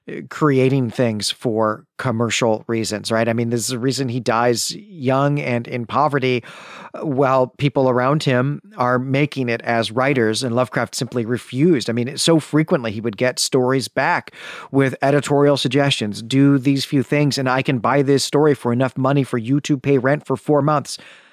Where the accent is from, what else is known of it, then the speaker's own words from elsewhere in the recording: Chicago, Illinois, United States; which, of course, is offensive to me as someone who was born and raised in Chicagoland.